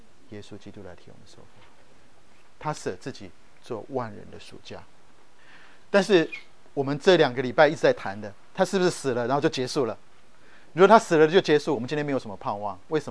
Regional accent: Taiwan; moved away as an adult; now in United States; 我从台湾来美国读研究所

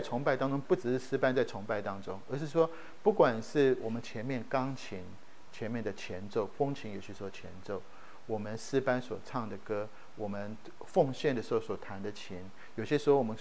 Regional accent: Taiwan; 那我们从台湾来的弟兄，我们服过兵役的

